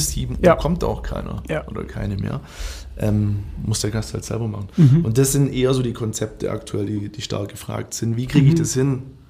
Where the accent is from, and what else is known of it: Baden-Württemberg, Germany